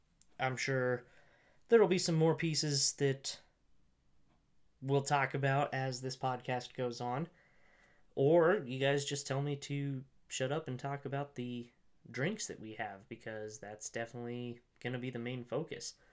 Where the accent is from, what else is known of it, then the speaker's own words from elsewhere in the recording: Colorado, United States; Born and raised in Colorado, absolutely love this state